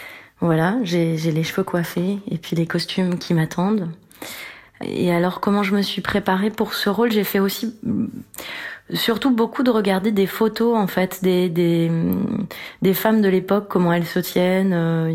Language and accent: French; Normandy, France; now in Paris, France; Je me souviens que c'était Paris pour moi à l'époque, je venais de Normandie.